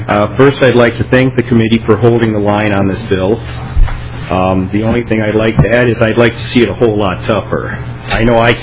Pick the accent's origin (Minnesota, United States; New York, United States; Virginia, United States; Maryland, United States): Minnesota, United States; And Representative Dill, that list they had, were Wright, I'm from Wright County, that 10,000 number is the ones they know about.